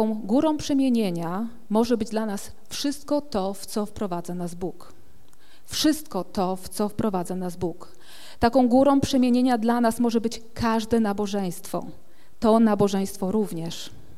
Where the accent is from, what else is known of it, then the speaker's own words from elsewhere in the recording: Sławno, West Pomeranian Voivodeship, Poland; born there; I tak oto przyszłam na świat w Sławnie, ale z samym Sławnym jako miastem nie mam nic i nie miałam nigdy nic wspólnego.